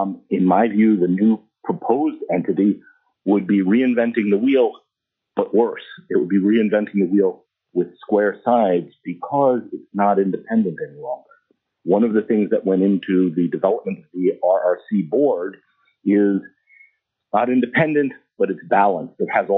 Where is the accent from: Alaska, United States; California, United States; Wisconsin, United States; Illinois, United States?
Alaska, United States; Fairbanks; I'm from Fairbanks.